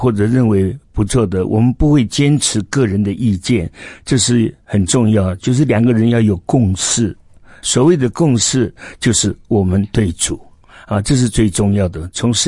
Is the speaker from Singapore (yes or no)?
no; Shandong, China; now in Taiwan; 但是那个时候他也不知道我是山东人，所以有些事我们也没有骗他，也不是要骗他，因为他没有问我是哪里人，他不需要问的，因为我会讲台语嘛。